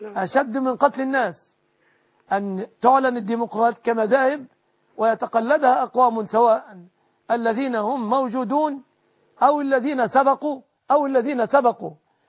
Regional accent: Egypt; أن يحفظ بلادنا مصر

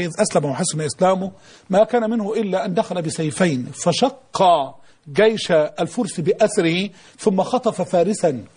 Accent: Egypt

